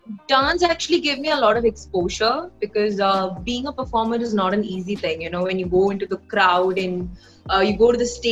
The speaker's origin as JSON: {"language": "English", "town": "Vaikom", "region": "Kerala", "country": "India", "tie": "born or raised there", "said": "But then I was performing at my hometown, Vaikim, and one of the producers spotted me"}